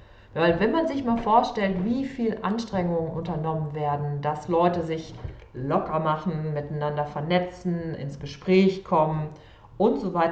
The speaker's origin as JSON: {"language": "German", "region": "North Rhine-Westphalia", "country": "Germany", "tie": "born there", "said": "geboren im Sauerland, Novemberkind, Skorpion"}